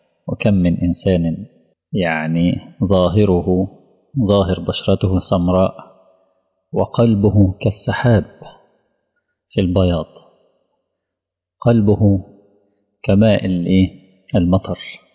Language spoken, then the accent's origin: Arabic; Egypt; عندي انا كمصري